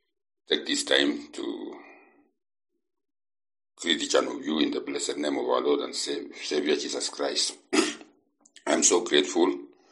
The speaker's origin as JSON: {"language": "English", "town": "Elboinet", "country": "Kenya", "second_language": "English", "said": "I come from Kenya, a place called Elboinet."}